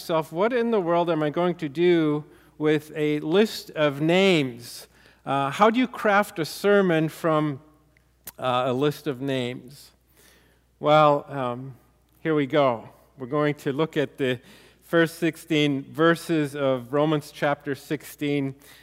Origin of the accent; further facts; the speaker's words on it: Germany; even in the church where I grew up in Germany